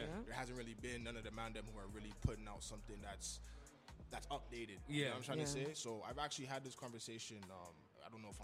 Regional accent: Montreal, Quebec, Canada; I've heard for a while that like I don't sound like I'm from Montreal

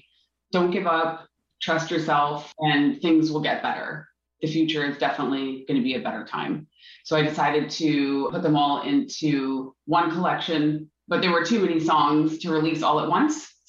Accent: New York City, New York, United States; I hail from New York City metro area

